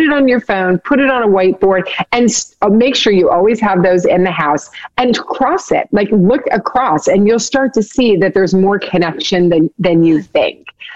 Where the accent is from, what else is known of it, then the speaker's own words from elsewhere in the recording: Kentucky, United States; I'm from Kentucky, and my grandparents were very into picking their own food and growing their own food.